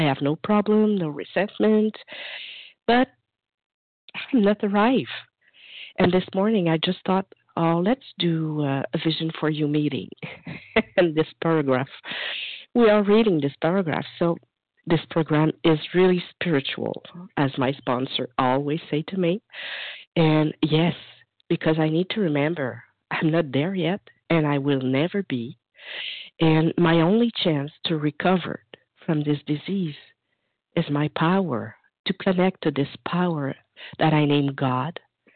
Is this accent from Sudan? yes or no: no; Montreal, Quebec, Canada; I'm from Montreal, Canada.